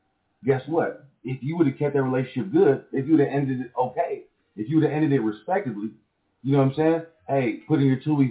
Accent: California, United States; I'm from 650.

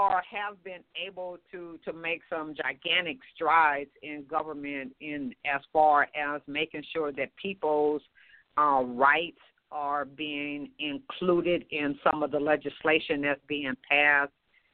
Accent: Los Angeles, California, United States; because I know now I was raised in Los Angeles.

